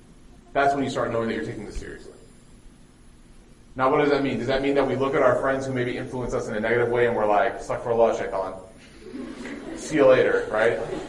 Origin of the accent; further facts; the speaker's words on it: Chicago, Illinois, United States; now in Knoxville, United States; I grew up in Chicago, and I moved to Dallas, then I moved to Knoxville, Tennessee.